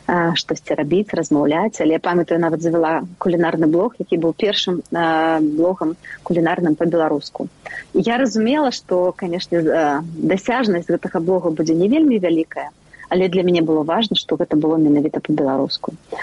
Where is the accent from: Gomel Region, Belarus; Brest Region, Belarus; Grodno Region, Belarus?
Grodno Region, Belarus; Grodno; born there; also born or lived in Germany; мы жылі ў розных краінах, і я нарадзілася ў Гародні, потым мы некалькі разоў змянялі наше месца жыхарства.